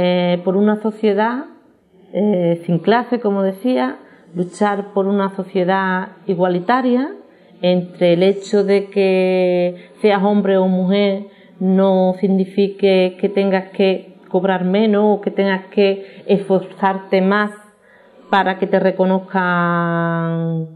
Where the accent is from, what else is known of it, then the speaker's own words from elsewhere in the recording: Andalusia, Spain; yo como feminista también tengo que luchar por la soberanía de mi pueblo, que es Andalucía